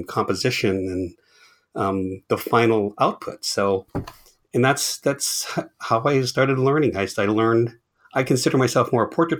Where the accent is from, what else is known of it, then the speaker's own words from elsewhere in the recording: Carmel, California, United States; No, but see, and actually, again, I come from Carmel, and really everybody knew him